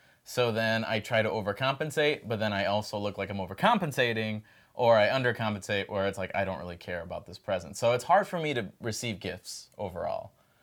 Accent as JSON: {"language": "English", "region": "Midwest", "country": "United States", "tie": "born or raised there", "said": "I grew up in the Midwest."}